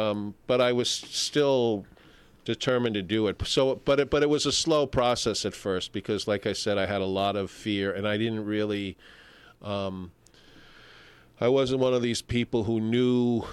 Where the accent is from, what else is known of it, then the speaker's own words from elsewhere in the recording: New York City, New York, United States; I'm from New York City.